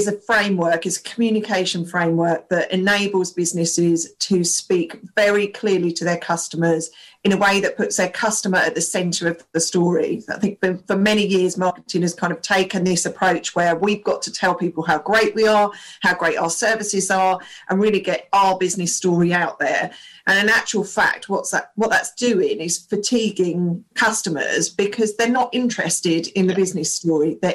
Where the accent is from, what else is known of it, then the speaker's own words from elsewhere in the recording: United Kingdom; especially I think as British population, we don't like to be too negative.